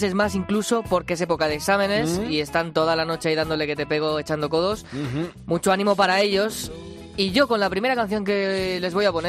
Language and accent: Spanish; Orihuela, Valencian Community, Spain; El grupo es de mi tierra, es de Orihuela, de Alicante.